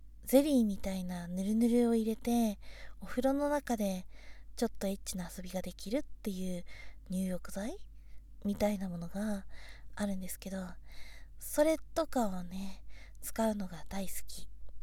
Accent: Kyushu, Japan; born there; 出身は九州生まれ、転勤育ちなので、あちこちに行きました。

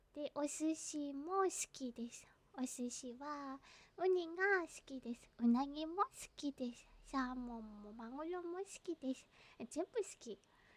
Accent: Kanagawa, Japan; 出身地は神奈川です。

